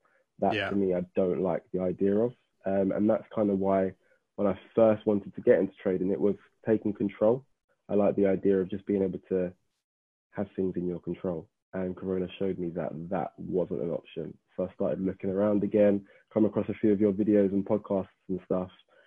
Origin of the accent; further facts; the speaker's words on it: London, United Kingdom; North London, so I'm based North London, close to Wood Green.